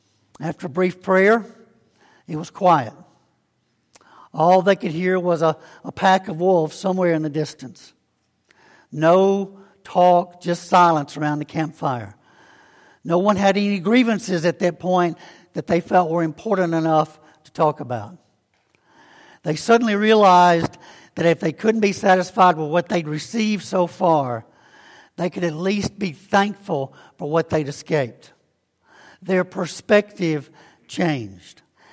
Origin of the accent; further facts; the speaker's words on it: Alabama, United States; Most of you know I grew up in Alabama